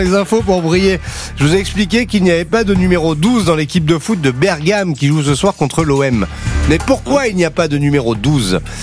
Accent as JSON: {"language": "French", "country": "France", "accent": "French", "said": "On m'a dit de garder mon accent français, que c'était very sexy."}